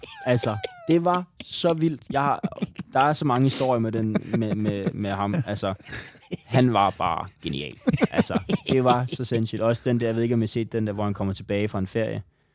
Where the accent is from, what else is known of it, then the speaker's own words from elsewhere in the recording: Region of Southern Denmark, Denmark; Jeg er fra Fyn.